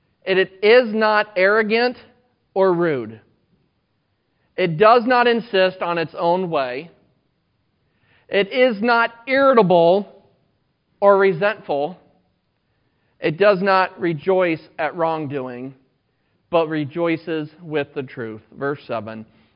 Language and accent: English; Sigourney, Iowa, United States; we grew up across the road from my grandparents. And my mom lives up by Fort Dodge, and so we grew up in Sigourney.